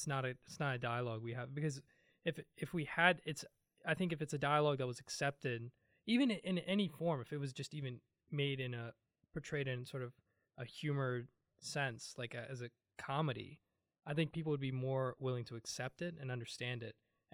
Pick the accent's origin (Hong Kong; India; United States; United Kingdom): India; I'm Indian, and in the Indian community